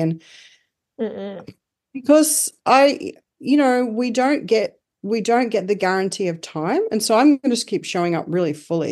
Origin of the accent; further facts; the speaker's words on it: Northern Territory, Australia; I mean, I grew up in the Northern Territory.